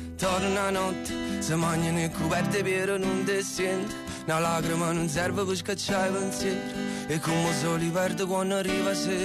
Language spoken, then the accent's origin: Italian; Campania, Italy; siamo dalla Campania